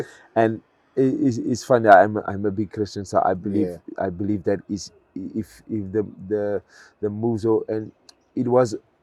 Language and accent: English; Cape Town, Western Cape, South Africa; I have really, really good memories, really fun memories of growing up in Cape Town